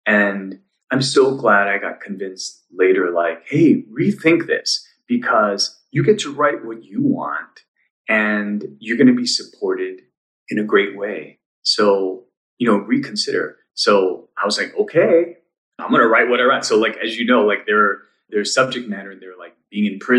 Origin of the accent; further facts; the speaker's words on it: Hawaii, United States; for me growing up in Hawaii, that was always a dream, right? Like, oh, what would that be like to leave the Hawaiian Islands